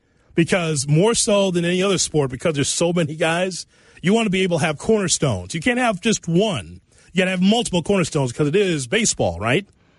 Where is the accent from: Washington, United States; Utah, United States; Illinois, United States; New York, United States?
Illinois, United States; Chicago; We're a world-class city. This is my hometown.